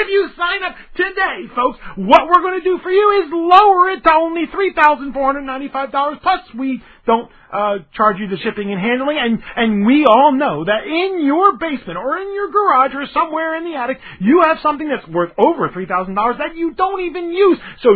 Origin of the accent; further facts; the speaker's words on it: Philadelphia, Pennsylvania, United States; You understand, I'm from Philadelphia. I'm Italian. My grandparents were all from Italy.